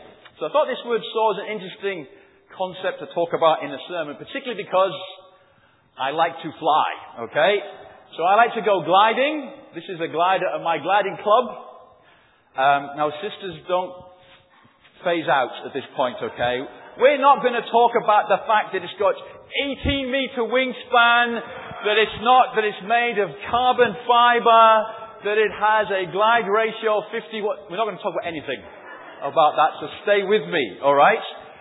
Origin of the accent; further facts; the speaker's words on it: England, United Kingdom; accent: northern; As you can tell from my accent saying laugh and not laugh, I am from the north, which is of great embarrassment to my children.